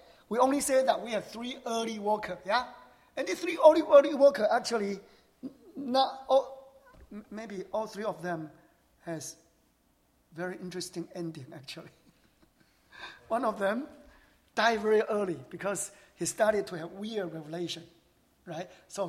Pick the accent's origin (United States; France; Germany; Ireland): France; Paris, Île-de-France; English is a second language; We are people from Paris.